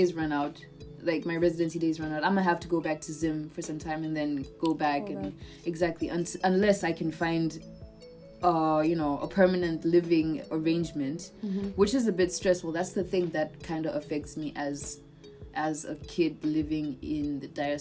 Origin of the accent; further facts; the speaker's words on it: Botswana; also born or lived in Zimbabwe; Botswana is like my home. I can honestly say Botswana is my home, despite the fact that I am a foreigner, and I know I've never forgotten that. And Zimbabwe's always been like, that's my home country, that's the motherland for me.